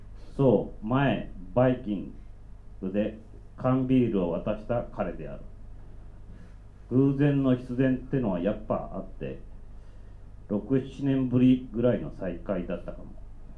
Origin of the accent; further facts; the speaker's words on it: Yokohama, Kanagawa, Japan; 横浜から来ました